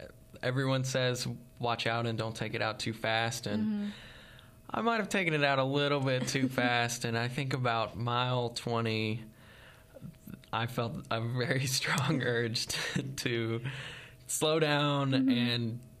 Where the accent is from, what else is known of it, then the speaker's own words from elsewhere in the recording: Fayetteville, Arkansas, United States; oh my gosh, we're both from Fayetteville.